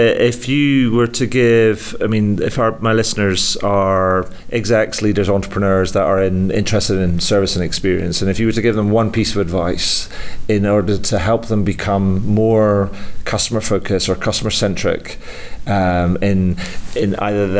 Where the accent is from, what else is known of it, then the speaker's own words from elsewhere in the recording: Scotland, United Kingdom; I'm Scottish, so I'm.